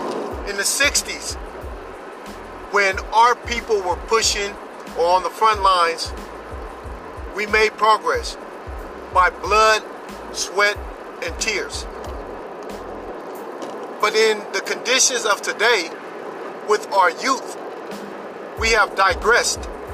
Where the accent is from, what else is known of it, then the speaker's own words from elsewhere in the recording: Oakland, California, United States; I'm from Oakland, California. So I know about the demographics in my city.